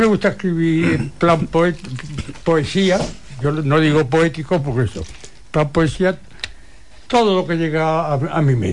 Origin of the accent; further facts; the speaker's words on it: Santa Eulalia, Spain; en Santa Eulalia, en mi pueblo, se canta el fandango de Santa Eulalia